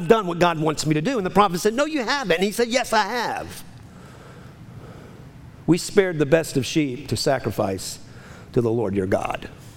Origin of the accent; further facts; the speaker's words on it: New Orleans, Louisiana, United States; I don't know how you can love a goat, but I'm from New Orleans. Dogs were always outside.